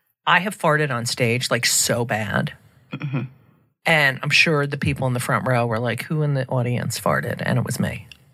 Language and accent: English; New Jersey, United States; I'm from New Jersey. Woo!